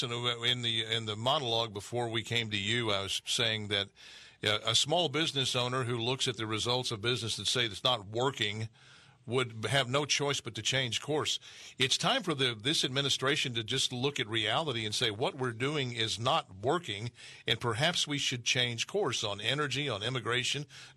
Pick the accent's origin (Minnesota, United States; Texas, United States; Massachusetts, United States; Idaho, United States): Texas, United States; we have Pat Fallon, Congressman Pat Fallon, also from my home state of Texas